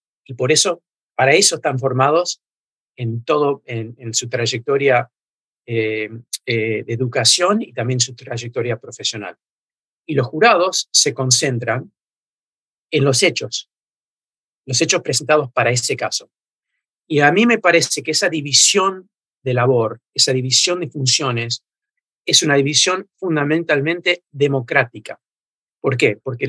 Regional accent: United States; Yo nací, viví siempre en Estados Unidos

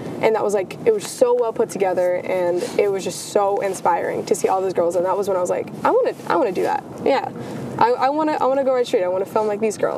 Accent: Johnson City, Tennessee, United States; I am from Johnson City, Tennessee, originally. Home mountain is Beach Mountain, and I'm a snowboarder.

